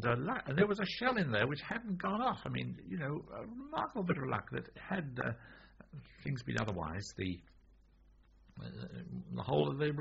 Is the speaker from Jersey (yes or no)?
yes; Jersey; born there; Well, you see, I say I was born in Jersey. My parents were in Jersey.